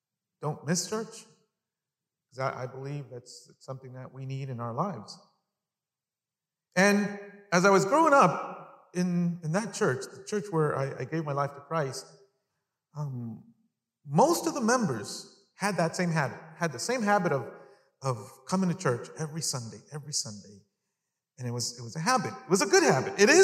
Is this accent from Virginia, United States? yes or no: no; Long Island, New York, United States; So I grew up in New York. Middle school, high school, my brother's here. He's the same thing. And we grew up in Long Island.